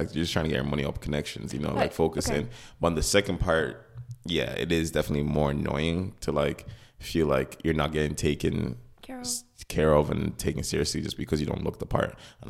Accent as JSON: {"language": "English", "country": "Nigeria", "said": "Guys, I am a Nigerian man. Omo Yorubani me. Omo Nigerian me. Listen here, buddies. I'm a Nigerian man."}